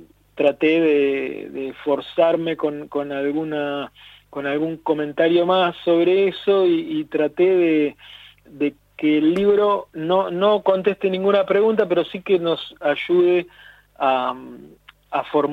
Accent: Tierra del Fuego, Argentina; Cómo los fueguinos tenemos una tendencia a repetir épocas

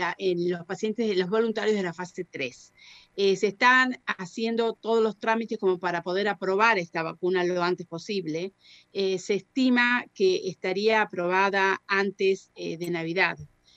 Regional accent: Spain; accent: Spanish; now in United Kingdom; soy una minoría en este país porque obviamente no soy británica, nacida aquí, que cuando hablo tengo un acento español impresionante

